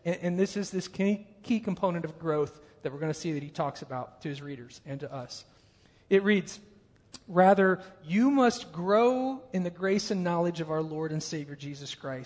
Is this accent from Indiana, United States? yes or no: yes; Evansville, Indiana, United States; I grew up in the Evansville area